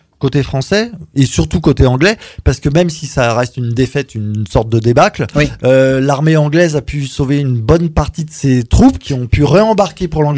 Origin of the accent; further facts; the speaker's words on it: Paris, Île-de-France, France; C'est pour ça que moi, quand j'ai fait mon service militaire, je suis parisien, on m'a envoyé en Allemagne.